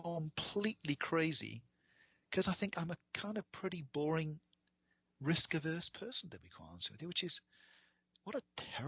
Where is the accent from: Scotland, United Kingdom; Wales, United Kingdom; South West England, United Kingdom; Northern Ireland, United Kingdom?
Wales, United Kingdom; moved away as an adult; I'm still very Welsh, so I was born in Wales. If someone asks me where home is still Wales, even though I left Wales when I was 20. So 35 years ago I left Wales, but it'll always be my home.